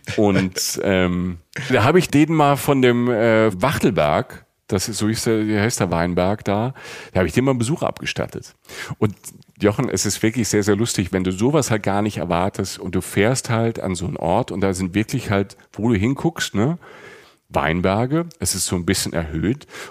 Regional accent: Rhineland-Palatinate, Germany

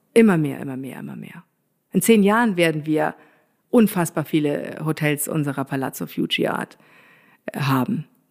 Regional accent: Saarland, Germany; accent: Saarland dialect; Ich bin eine Saarländerin und habe bis heute ja nicht geschafft, das merkst du, den saarländischen Dialekt total zu verlieren. Ganz, ganz schwierig, aber aus dem Dorf, wo ich herkomme, da hört man es viel, viel, viel, viel stärker.

